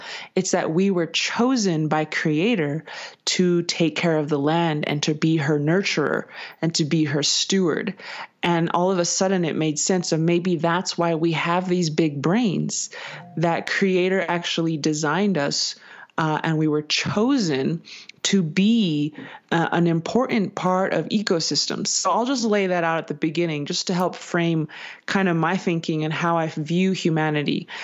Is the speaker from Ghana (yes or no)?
no; Taos, New Mexico, United States; now in Santa Fe, United States; I grew up in Taos, New Mexico. I currently live in Santa Fe. And in that manner, I introduce myself as a Diné woman.